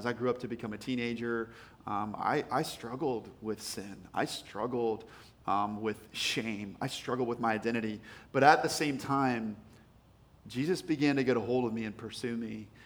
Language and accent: English; Hershey, Pennsylvania, United States; This is my story. I grew up in Hershey, Pennsylvania. I was the middle child with two siblings, older brother, younger sister.